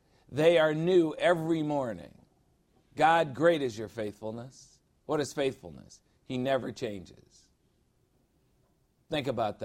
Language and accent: English; Chicago, Illinois, United States; I'm from Chicago, that's right.